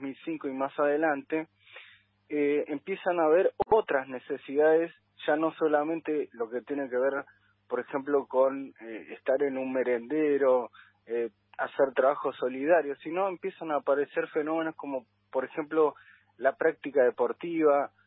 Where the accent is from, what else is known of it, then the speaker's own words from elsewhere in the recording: Argentina; estamos haciendo muy bien las cosas como argentinos